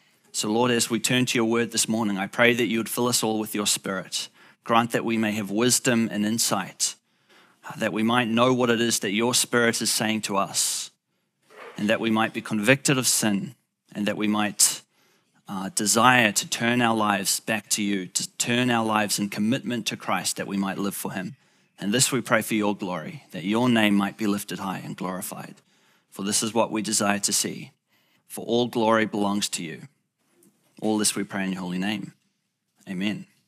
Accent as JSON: {"language": "English", "town": "Cambridge", "region": "East of England", "country": "United Kingdom", "said": "I am from Cambridge, not far away, just down the road."}